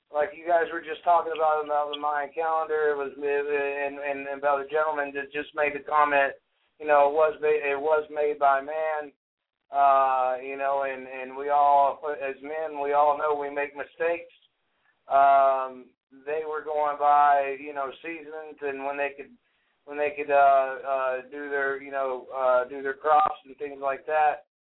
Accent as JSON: {"language": "English", "region": "Tennessee", "country": "United States", "said": "I'm from Tennessee."}